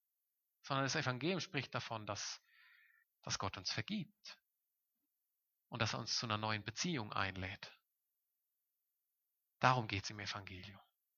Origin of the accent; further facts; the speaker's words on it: Southern Germany, Germany; Ich komme aus dem Süden Deutschlands